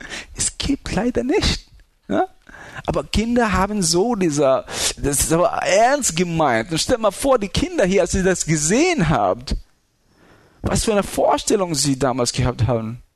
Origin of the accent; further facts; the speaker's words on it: Philippines; Ich habe eine Geschichte von meiner Kindheit auf den Philippinen.